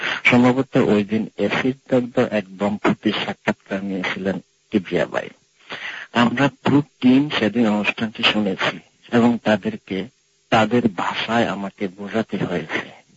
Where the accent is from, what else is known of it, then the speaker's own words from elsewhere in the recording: Narsingdi, Dhaka Division, Bangladesh; moved away; আমার দেশের বাড়ি নরসিংদী জেলার মনোহর দিতে। আমি গত 2 বছর যাবৎ এই দেশের স্যামসাং মোবাইল কোম্পানিতে কর্মরত আছি।